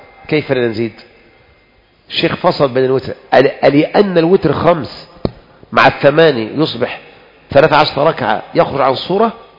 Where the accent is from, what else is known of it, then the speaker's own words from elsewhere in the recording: Egypt; جميع المشايخ المشهورين عندنا في مصر أكثر من 3/4 رأى جواز الخروج على الحاكم الظالم